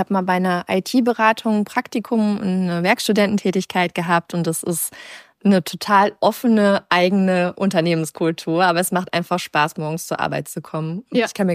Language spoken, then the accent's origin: German; Recklinghausen, North Rhine-Westphalia, Germany; dass du nach Recklinghausen zugezogen bist. Und das ist meine alte Heimatstadt.